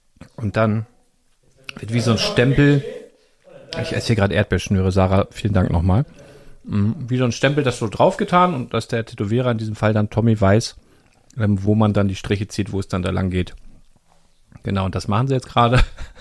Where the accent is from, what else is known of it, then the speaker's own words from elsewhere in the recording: Northern Germany, Germany; Wir sind Norddeutsche